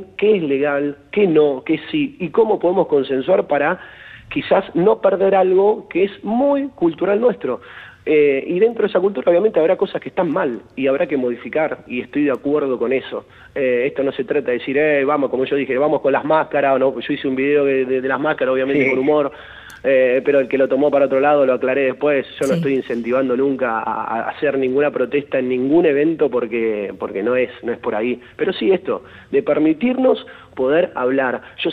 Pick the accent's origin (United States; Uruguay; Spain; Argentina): Argentina; ¿Por qué vamos a cambiar la cultura argentina, esta tan linda que tenemos nosotros, que somos latinos, que no somos Nueva York, que no somos Yankee